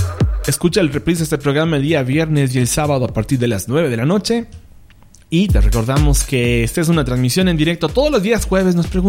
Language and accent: Spanish; Cuenca, Azuay, Ecuador; now in Quito, Ecuador; Yo soy de la ciudad de Cuenca. … pero nací en Cuenca y vivo en Quito.